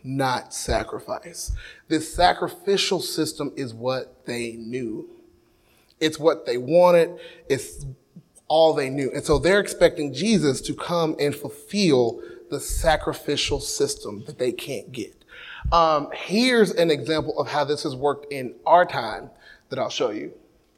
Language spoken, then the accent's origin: English; Dallas, Texas, United States; I grew up in Dallas. I'm a pastor's kid.